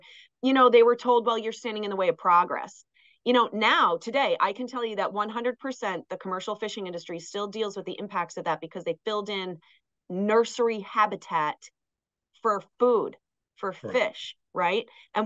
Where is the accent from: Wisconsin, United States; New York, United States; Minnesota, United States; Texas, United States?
New York, United States; I'm originally from Long Island.